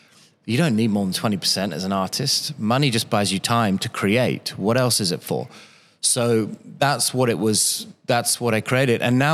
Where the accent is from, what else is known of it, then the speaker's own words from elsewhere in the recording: United Kingdom; I think it's because I'm a British artist